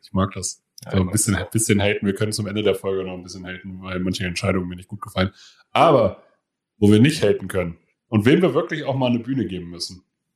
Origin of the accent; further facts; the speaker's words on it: Kiel, Schleswig-Holstein, Germany; ich komme eigentlich aus Kiel